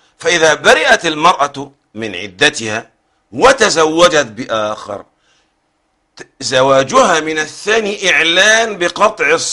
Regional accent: Egypt; النسب عندنا في مصر بالذات في إشكال

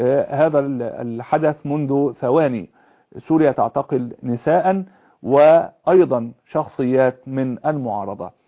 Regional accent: Egypt; عندنا في مصر مثل يقول

